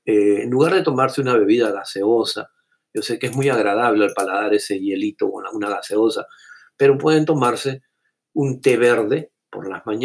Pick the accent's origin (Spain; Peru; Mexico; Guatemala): Peru; now in Tampa, United States; digo nosotros como peruanos nuevamente, pero aquí en la Tampa